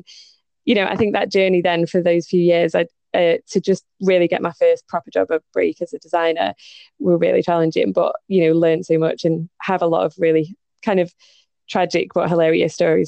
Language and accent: English; Manchester, North West England, United Kingdom; growing up in Manchester, you do generally meet quite a lot of people who are very similar to you